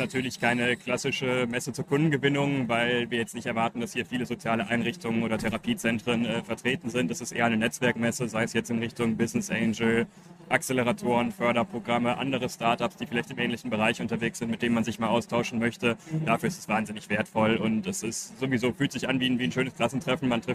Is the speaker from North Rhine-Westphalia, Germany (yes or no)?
yes; Duisburg, North Rhine-Westphalia, Germany; Ich bin ja auch gebürtiger Duisburger und aus dem Ruhrgebiet somit.